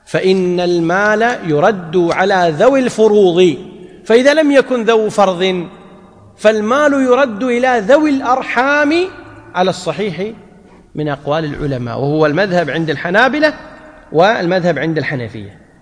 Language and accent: Arabic; Kuwait; مثل ما يقول عندنا بالكويت مقطوع من الشر